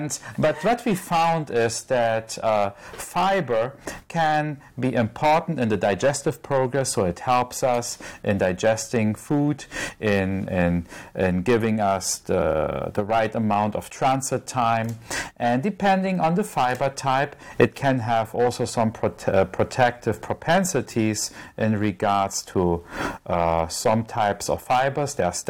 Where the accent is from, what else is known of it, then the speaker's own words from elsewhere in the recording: Germany; English is a second language; And I'm originally from Germany